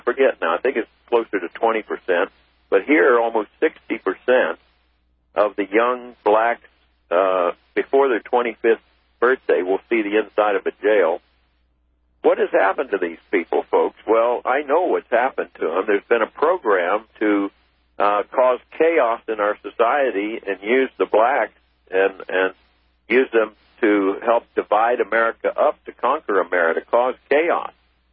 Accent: Washington, District of Columbia, United States; in the 50s when I grew up in Washington, D.C., you know, I knew black families there.

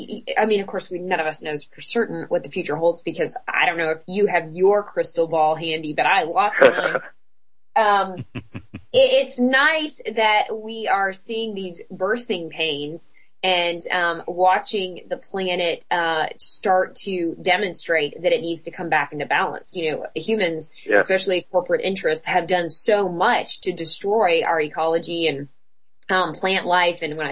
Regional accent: Atlanta, Georgia, United States; now in Austin, United States; Atlanta, which is more or less my hometown, although I've just recently moved to Austin, Texas

